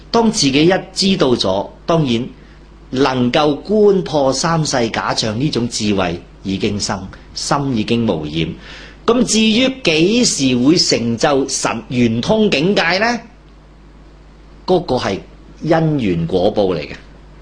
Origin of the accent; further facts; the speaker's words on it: China; 尤其我哋中国人